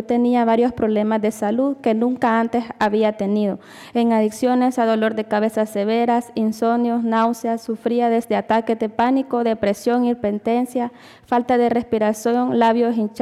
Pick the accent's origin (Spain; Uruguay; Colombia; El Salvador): El Salvador; now in United States; soy de El Salvador. Antes de venir a los Estados Unidos para buscar asilo